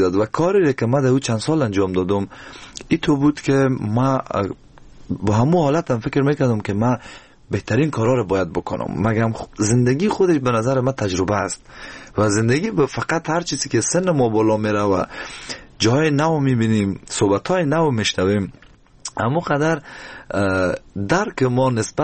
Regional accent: Afghanistan; now in Germany; بعد از دو سال دقیقا در آلمان زندگی میکنم و کمی راستی وقتی که از افغانستان بر اومدم از دوستان دور شدم.

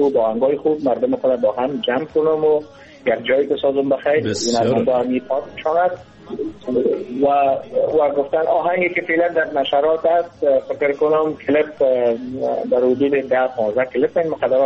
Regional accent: Kabul, Afghanistan; سرم از 35 سال عمر دارم و از ولایت فعلا در کابل در دنیا آمدیم و از کابل گفتم ایشم، ولی در تمام مصاحبه‌های من گفتیم که من از افغانستان هستم،

